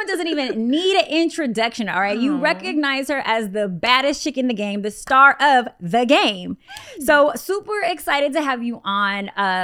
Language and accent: English; San Diego, California, United States; which I'm from San Diego, so I already connected with like the show being a San Diego show